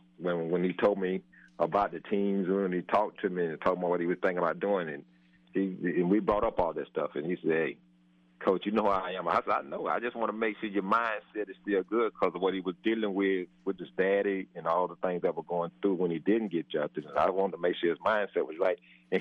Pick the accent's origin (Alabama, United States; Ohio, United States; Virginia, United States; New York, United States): Alabama, United States; I can say one thing about, because I'm from Alabama, even though I went to Florida State and I'm back in coaches.